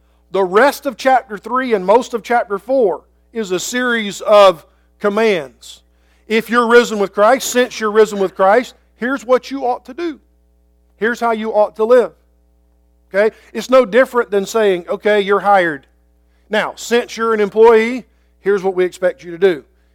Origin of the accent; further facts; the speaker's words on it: Georgia, United States; But I grew up in Georgia, Atlanta Braves.